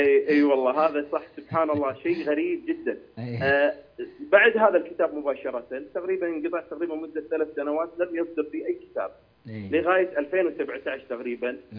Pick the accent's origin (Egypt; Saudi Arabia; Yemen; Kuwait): Kuwait; لأن هذه الجهة اللي عندنا في الكويت